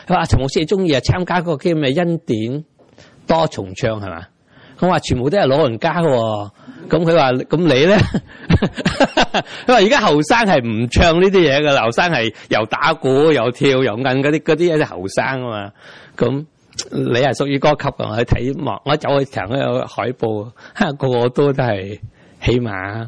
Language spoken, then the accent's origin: Cantonese; Guangdong, China; 我们广东人叫什么啊？